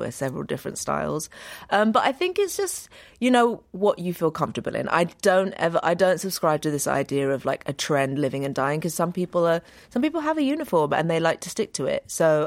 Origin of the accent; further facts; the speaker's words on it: London, United Kingdom; And I think growing up in London really did.